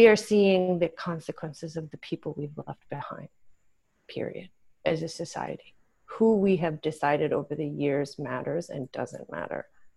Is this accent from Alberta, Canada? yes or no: no; Nunavut, Canada; growing up in Nunavut, where the economic opportunities were so slim.